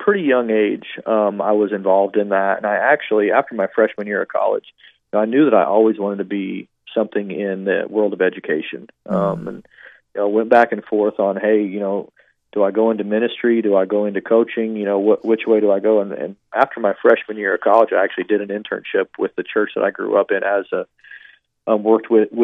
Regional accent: Chillicothe, Missouri, United States; Yeah, so I grew up in a small town in north central Missouri. Chillicothe, Missouri is the name of the town, a town of about 12,000 people. Both of my parents are from there. I was born and raised there.

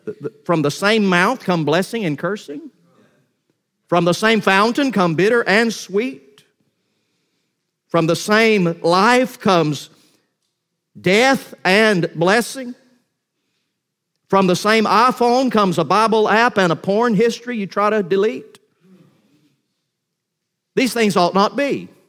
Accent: Valdosta, Georgia, United States; I was raised in Valdosta, Georgia

